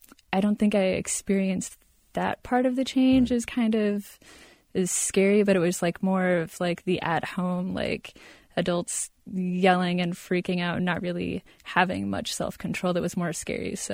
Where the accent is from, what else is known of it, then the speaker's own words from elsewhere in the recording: Las Vegas, Nevada, United States; also born or lived in Idaho / Arizona; I grew up mostly in Las Vegas. I had a little, dollop in Idaho and Arizona and, a lot of the West Coast. Mostly in Las Vegas.